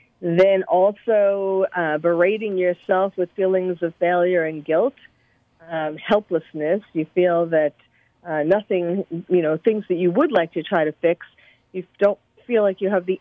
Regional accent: New York, United States; I'm originally from New York. And so when I saw some statues toppled in Manhattan, you know, statues that I grew up

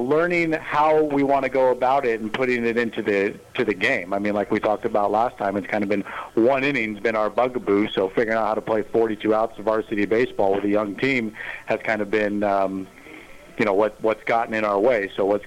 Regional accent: Novato, California, United States; Yes, I'm from Novato, born and raised, and now married and with two kids living there, too.

